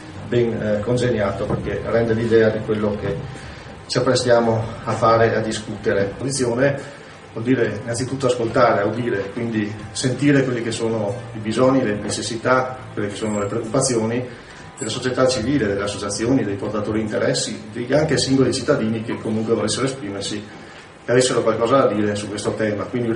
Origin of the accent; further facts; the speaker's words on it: Valle di Cadore, Veneto, Italy; Io sono di Valle di Cadore, c'è un bacino idroelettrico